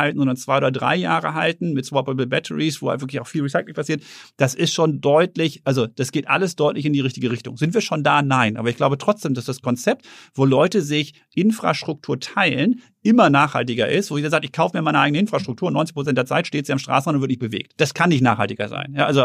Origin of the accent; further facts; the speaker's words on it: Herten, North Rhine-Westphalia, Germany; Ja, ich bin in Herten groß geworden, im Ruhrgebiet.